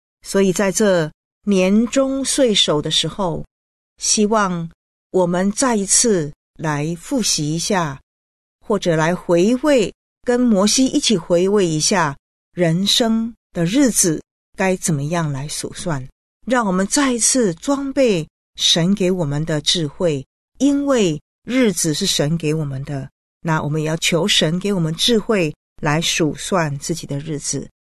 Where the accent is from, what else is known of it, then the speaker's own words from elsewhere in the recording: China; 也就是我们中国人所说的日月如梭，不是吗？